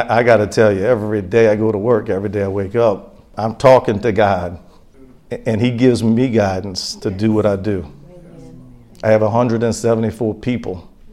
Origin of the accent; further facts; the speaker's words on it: New Orleans, Louisiana, United States; And grew up in New Orleans. You hear people talk about the Ninth Ward. I was born in the Ninth Ward. I'm an implant here